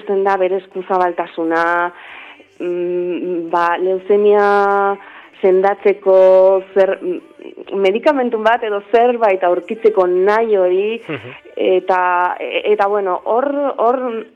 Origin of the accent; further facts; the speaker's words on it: Lazkao, Basque Country, Spain; Eta ba, zor hori ba, nire herrian, Lazkaon ordaindu nahi dut